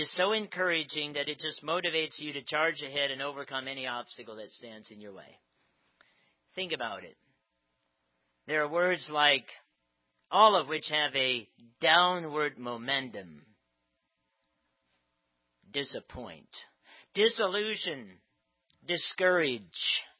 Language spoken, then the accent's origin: English; New Bedford, Ohio, United States; I grew up in New Bedford, Ohio, and we had quite a number of descendants from German-speaking immigrants from Austria, from Germany, and various parts of Germany.